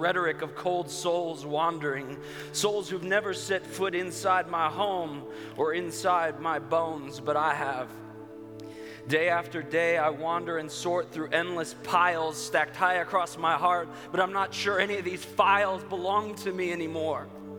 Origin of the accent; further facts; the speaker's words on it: Chicago, Illinois, United States; now in South Carolina, United States; I'm originally from Chicago, but currently I live in South Carolina, so my accent is a bit of a mutt kind of thing happening